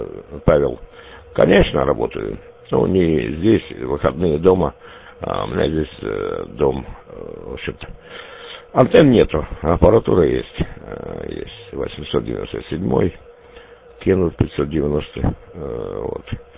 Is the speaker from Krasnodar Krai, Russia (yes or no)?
yes; Gulkevichi, Krasnodar Krai, Russia; Ну, у меня Майкоп рядом, Кубань, значит, село Маковское, Гулькевичи, это родное село.